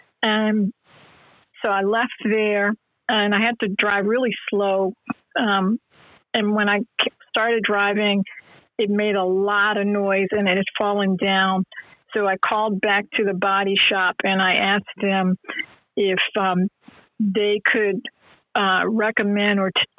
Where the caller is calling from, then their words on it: New Jersey, United States; I'm calling from New Jersey